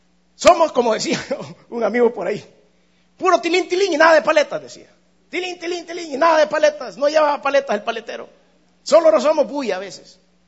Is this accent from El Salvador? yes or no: yes; El Salvador; En todos lados somos violentos los salvadoreños, hermano